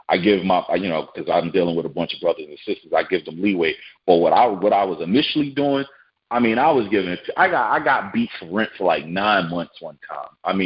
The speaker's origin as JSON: {"language": "English", "region": "New York", "country": "United States", "said": "So I'm from New York."}